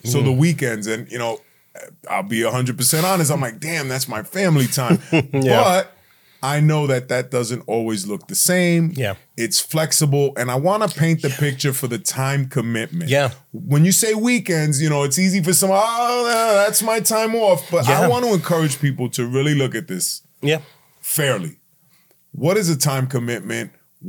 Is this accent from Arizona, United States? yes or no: no; New York City, New York, United States; because I grew up in New York City, to me, I could care less.